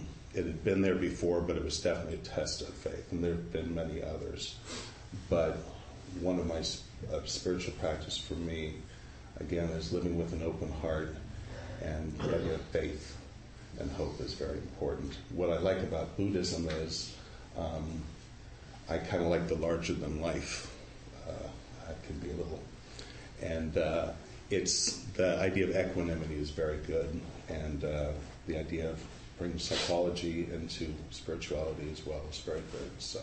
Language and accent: English; Santa Monica, California, United States; born there; I was born in Santa Monica, by the beach. We lived in Palos Verdes on a house above a cliff above the ocean till I was about 5 years old.